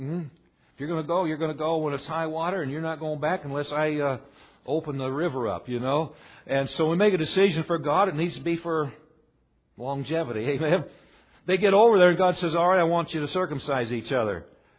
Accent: Mineola, United States; How many know where Mineola is? Okay. By the way, it was my hometown when I was a little boy.

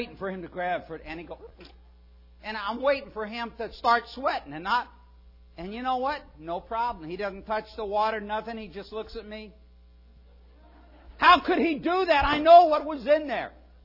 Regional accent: Nebraska, United States; Now, I grew up in Nebraska, and I love carrots.

